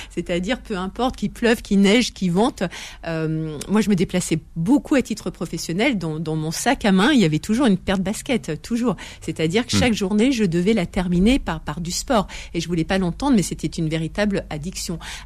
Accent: Lyon, Auvergne-Rhône-Alpes, France; je parle de cette Saint-Élion qui est une course qui se court vers chez nous à Lyon

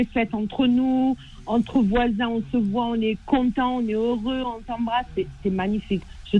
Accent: Morocco; Moi je suis marocaine, je suis française.

